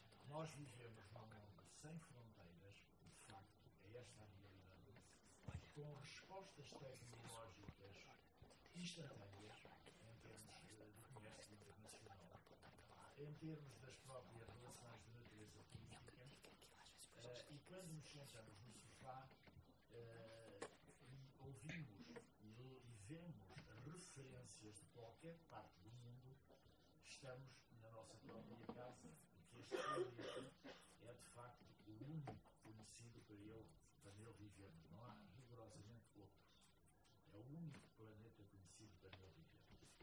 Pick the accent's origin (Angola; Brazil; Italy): Angola; born there; eu nasci em Angola e a minha alma está sempre repartida entre dois países, Portugal e Angola, e sinto dos dois lados.